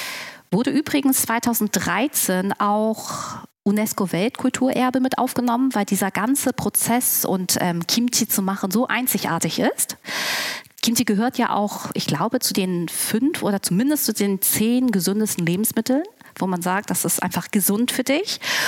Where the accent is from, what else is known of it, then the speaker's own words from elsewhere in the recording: Hamburg, Germany; born there; Ich bin sogar in Hamburg geboren.